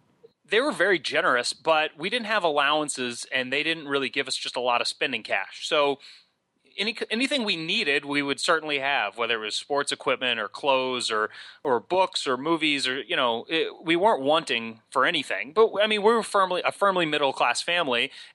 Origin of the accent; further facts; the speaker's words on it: Huntington, West Virginia, United States; I grew up in Huntington, West Virginia.